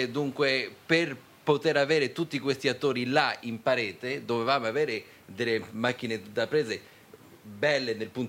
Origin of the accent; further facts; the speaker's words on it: Naples, Campania, Italy; può darsi perché siamo napoletani tutti e due